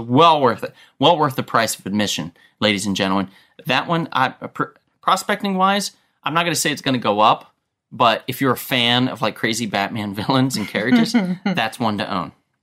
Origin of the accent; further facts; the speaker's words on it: Los Angeles, California, United States; Growing up in Los Angeles here and trying to make it in the show business